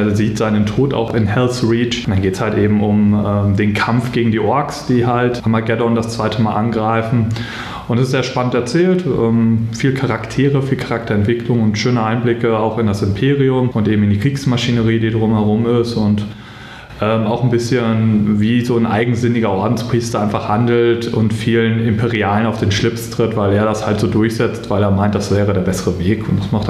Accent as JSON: {"language": "German", "town": "Würzburg", "region": "Bavaria", "country": "Germany", "said": "ich komme aus Würzburg"}